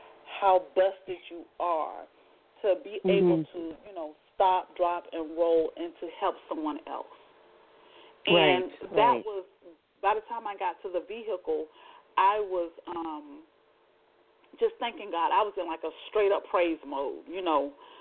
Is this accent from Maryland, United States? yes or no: no; Lakeland, Florida, United States; And I hail from Lakeland, Florida, and I am excited to be here tonight.